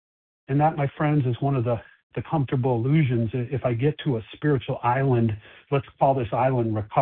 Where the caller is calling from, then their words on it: Chicago, Illinois, United States; I'm calling from Chicago, and I will be the host for the presentation today.